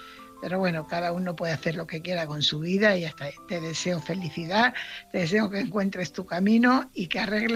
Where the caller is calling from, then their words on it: Fuenlabrada, Community of Madrid, Spain; corresponsal de Fuenlabrada.